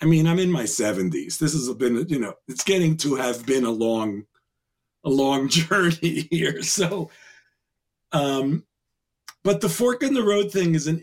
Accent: Manhattan, New York, United States; I think I was lucky that I grew up in Manhattan, where I was really exposed to a lot of different foods

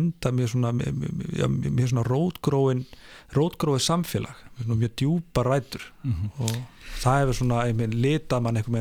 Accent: Reykjavik, Capital Region, Iceland; þetta var ævintýri líkast að bara alast upp í Breiðholtinu

